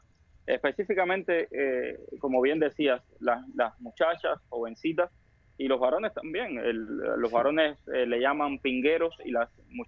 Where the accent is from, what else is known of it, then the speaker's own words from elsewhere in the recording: Cienfuegos, Cuba; Soy cubano, de Cienfuegos, una ciudad preciosa en el centro sur de Cuba.